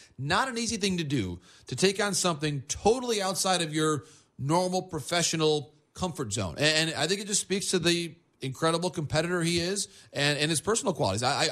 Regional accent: Michigan, United States; So Ghost Rider, Jim, growing up in Michigan, was one of my favorite programs as a kid.

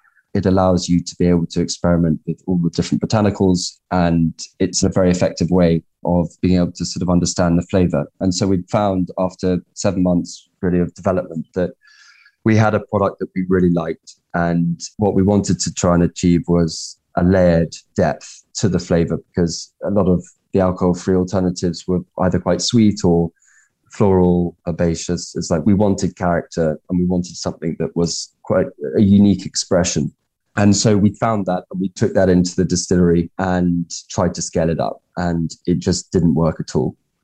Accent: South West England, United Kingdom; and I was brought up in Cornwall in the west of the UK.

